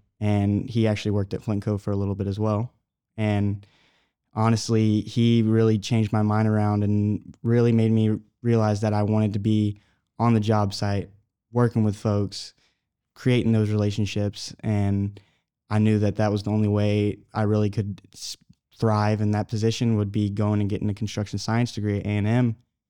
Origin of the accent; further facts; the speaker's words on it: Dripping Springs, Texas, United States; So born and raised in Dripping Springs, Texas, just west of Austin here.